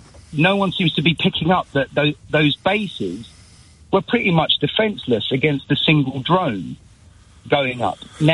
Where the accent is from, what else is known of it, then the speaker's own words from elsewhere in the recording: England, United Kingdom; born there; So I'm a British Cypriot, born in England, but of Cypriot origin originally.